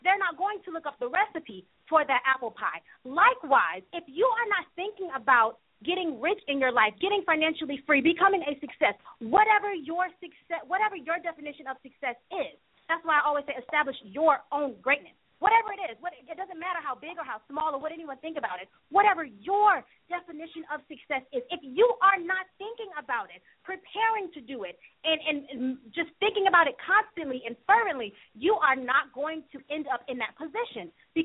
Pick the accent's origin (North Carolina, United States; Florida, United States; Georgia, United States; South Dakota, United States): Florida, United States; Hello, Robert. … I am from Florida.